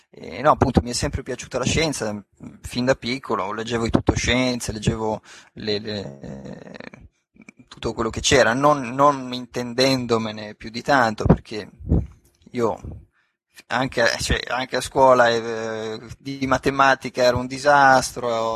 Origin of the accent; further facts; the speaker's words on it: Turin, Piedmont, Italy; sono nato a Torino, ho cresciuto a Torino, ho studiato sempre a Torino e non mi sono mai spostato